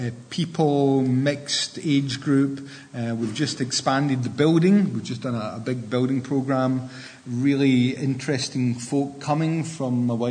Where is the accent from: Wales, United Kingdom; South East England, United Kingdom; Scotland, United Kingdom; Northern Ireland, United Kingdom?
Scotland, United Kingdom; Paisley; I'm from Paisley, a town outside of Glasgow. It's named after a famous politician.